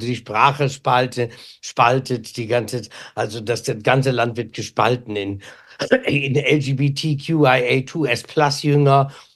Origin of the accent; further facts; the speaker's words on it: Germany; Ja, also das fand ich dann schon schlimm, dass man als Deutscher, so